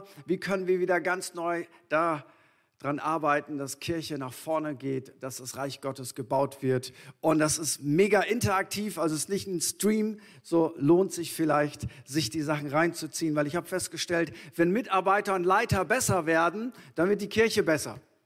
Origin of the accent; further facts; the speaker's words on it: Northern Germany, Germany; So, als Norddeutscher ist das ganz weit weg.